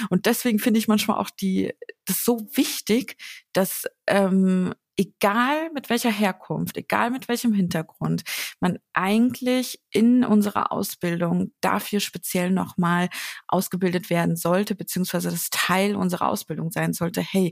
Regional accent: Kirchhain, Hesse, Germany; bin eigentlich in meiner Heimat, da wo ich halt aufgewachsen bin. Mhm. In der Nähe von Marburg, in Kirchhain tatsächlich.

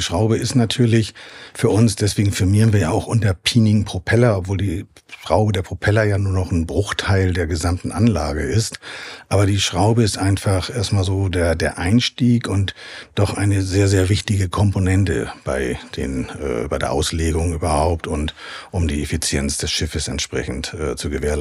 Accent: Hamburg, Germany; now in Schleswig-Holstein, Germany; ich bin eigentlich ein Hamburger Junge.

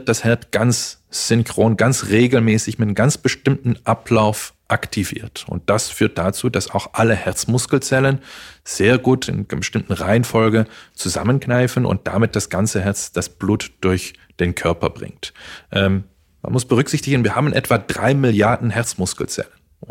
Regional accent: Netherlands; Genau, ich komme aus Holland, habe dort studiert

